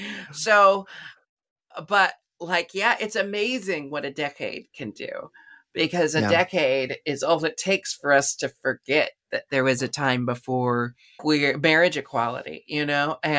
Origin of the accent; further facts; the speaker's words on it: United States; we are American citizens who should, just as a baseline, have these freedoms and equalities already.